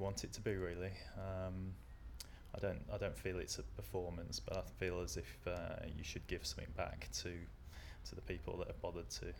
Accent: Wolverhampton, West Midlands, United Kingdom; I'm 39 and I'm from Wolverhampton.

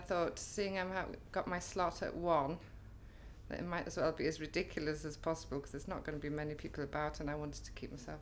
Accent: Y Felinheli, Wales, United Kingdom; I'm 48 and a half and I'm from Felinheli, North Wales.

